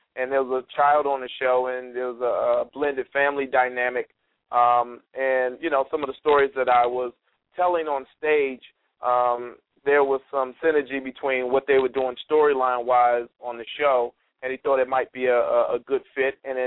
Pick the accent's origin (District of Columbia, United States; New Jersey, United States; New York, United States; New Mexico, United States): District of Columbia, United States; Washington; My hometown, Washington, D.C., is a strong possibility.